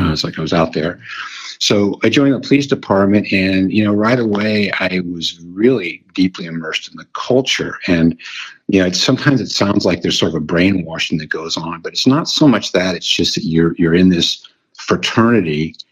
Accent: San Francisco, California, United States; although I go by the moniker of … It's kind of a pet name. born and raised in San Francisco in the late 50s, for lack of a better definer, and grew up in the city.

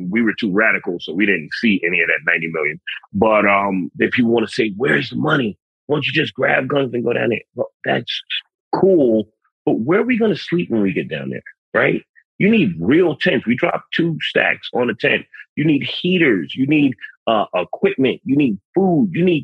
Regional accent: Bronx, New York, United States; I'm a city kid. I'm from the Bronx. I need a four-wheeler.

